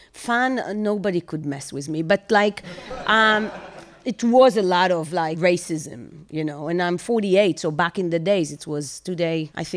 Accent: Bnei Brak, Tel Aviv District, Israel; English is a second language; also born or lived in Europe; So I grew up in Bnei Brak.

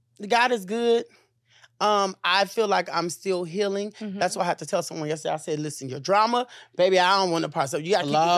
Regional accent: Los Angeles, California, United States; And I am from South Central, born and raised.

